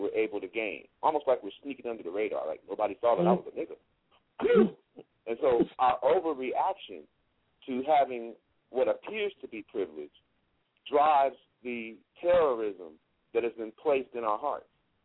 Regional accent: Joliet, Illinois, United States; You know, I grew up in Joliet, Illinois, right outside of Chicago, and my grandmother actually inherited land from her father, and so we lived on the hill in Lockport

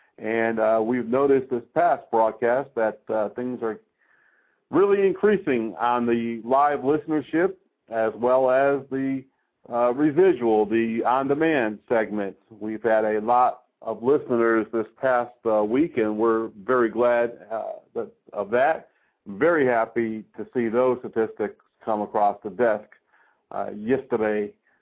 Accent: Connecticut, United States; Scott is in my home state of Connecticut.

